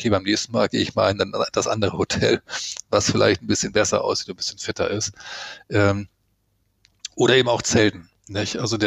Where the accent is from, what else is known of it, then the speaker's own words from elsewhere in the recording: Hamburg, Germany; Also ich bin ja in Hamburg groß geworden